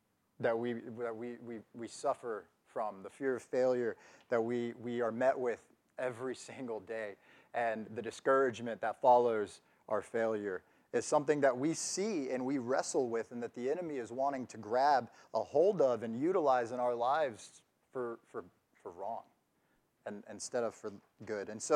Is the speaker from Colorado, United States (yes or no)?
no; Fayetteville, North Carolina, United States; I grew up in Fayetteville. My father was Green Beret, so I was stationed here with him, and I stayed here my whole life.